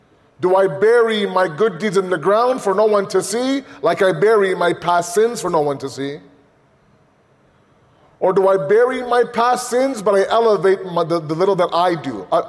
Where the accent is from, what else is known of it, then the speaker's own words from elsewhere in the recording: Pickering, Ontario, Canada; me growing up in Al-Mahdi in Pickering, every Thursday night was the best night of my week.